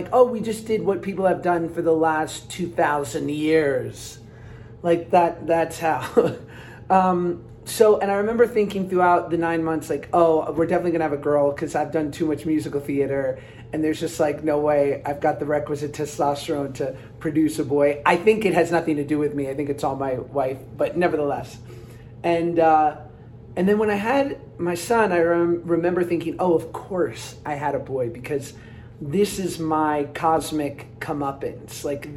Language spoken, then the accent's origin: English; New York, United States; I, you know, I'm from New York. I, you know, I work in entertainment.